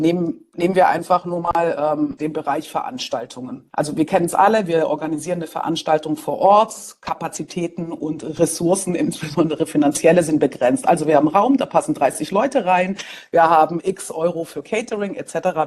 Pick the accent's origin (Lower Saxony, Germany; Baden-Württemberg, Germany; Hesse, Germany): Baden-Württemberg, Germany; Stuttgart; born there; also born or lived in Berlin; in Stuttgart geboren, kroatische Wurzeln, dann hat es mich nach Berlin verschlagen und seit 3,5 Jahren, wie gesagt, in Neustrelitz tätig